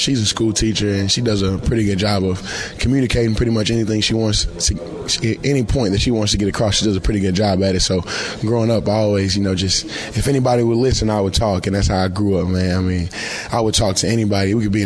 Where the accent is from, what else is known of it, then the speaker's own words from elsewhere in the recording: Jasper, Texas, United States; It's in southeast Texas, about 2 hours northeast of Houston, which is about 15, 20 minutes from the border of Louisiana.